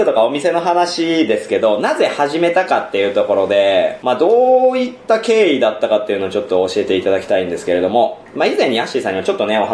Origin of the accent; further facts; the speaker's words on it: Tokushima, Japan; 私も徳島出身なんであれですけど、関東で有名になってる番組、徳島やってないパーティーめちゃくちゃ多かった